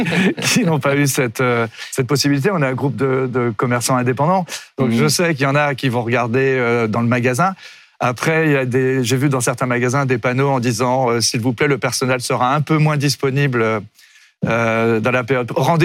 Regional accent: Brittany, France; je suis un marin, je suis un breton

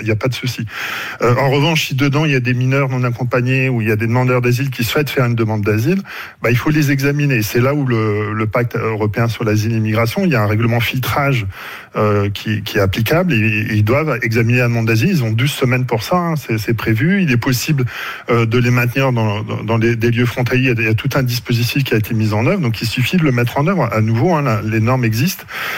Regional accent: Hauts-de-France, France; now in Grenoble, France; Je suis aussi originaire du Nord, hein, d'ailleurs. Ouais. Je suis à Grenoble.

